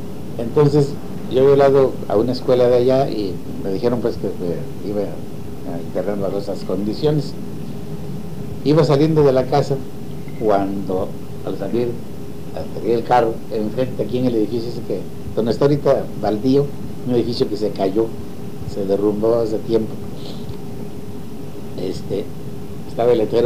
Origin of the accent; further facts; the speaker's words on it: Huajuapan de León, Oaxaca, Mexico; born there; also born or lived in Mexico City / Guadalajara; now in Tijuana, Mexico; Bueno, yo nací en Oaxaca, en un lugar, en Huajuapan de León.